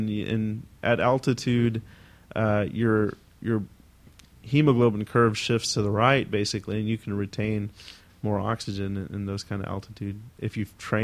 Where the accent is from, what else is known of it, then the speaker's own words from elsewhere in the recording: India; I mean, I'm from India and I've been to India and I've seen the pollution out there.